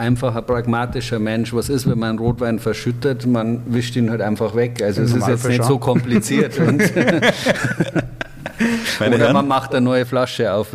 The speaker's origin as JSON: {"language": "German", "region": "Bavaria", "country": "Germany", "said": "bei uns in Bayern"}